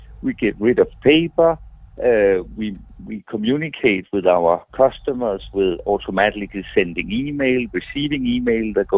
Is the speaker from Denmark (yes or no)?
yes; Denmark; I'm from Denmark up north. There we have heaters in the house.